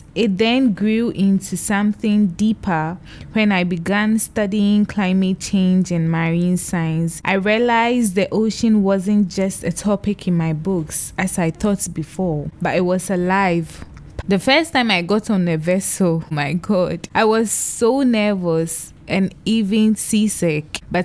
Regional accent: Ghana; So in Ghana, where I come from, I grew up inland, far from the waves.

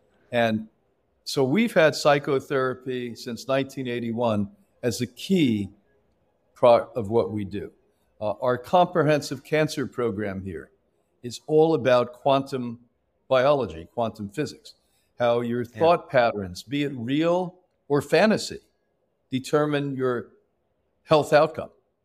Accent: New York, United States; when I was growing up in New York, men just had to be able to be good cursers, good spitters, and nasty.

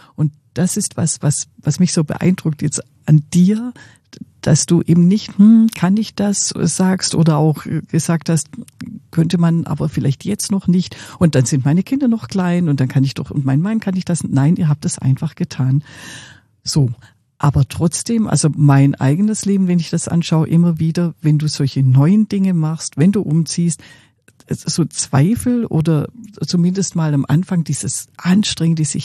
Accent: Waiblingen, Baden-Württemberg, Germany; Das ist meine Heimat.

